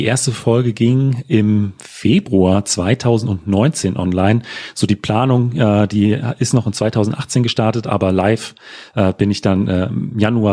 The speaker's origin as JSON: {"language": "German", "town": "Frankfurt am Main", "region": "Hesse", "country": "Germany", "said": "Ich komme aus Frankfurt am Main, also quasi aus dem Herzen Deutschlands"}